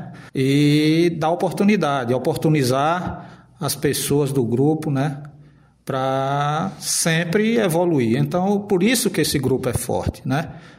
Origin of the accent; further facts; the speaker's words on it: Brejão, Pernambuco, Brazil; a minha terra, a região que sempre representei e sempre me acolheu, que é São Tomé, região de Brejão, Lagoa da Barra, Rancho do Padre